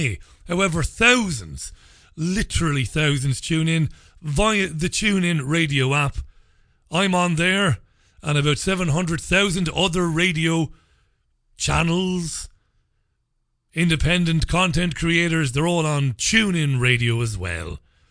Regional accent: Ireland; do not adjust your radio sets. I am Irish.

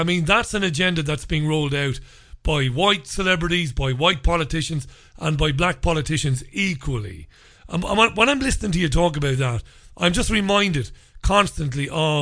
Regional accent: Ireland; As an Irishman, where did I come from? You know, where did Ireland come from?

